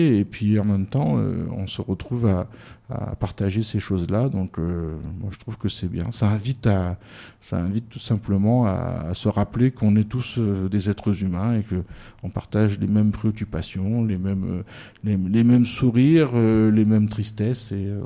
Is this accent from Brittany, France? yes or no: yes; Brittany, France; quand j'ai grandi en Bretagne, et puis je me suis intéressé à la culture bretonne en me disant que c'était la culture de mon terroir, de mes racines.